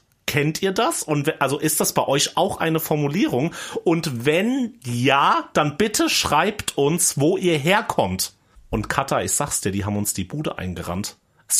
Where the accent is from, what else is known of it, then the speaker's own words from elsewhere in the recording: Schotten, Hesse, Germany; Nidda ist neben meiner Heimat. Schotten und Nidda ist eins sozusagen.